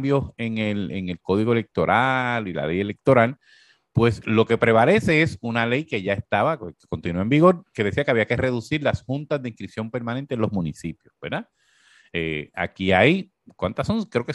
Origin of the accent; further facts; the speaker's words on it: Corozal, Puerto Rico; yo te voy a hablar de mi pueblo, en Corozal.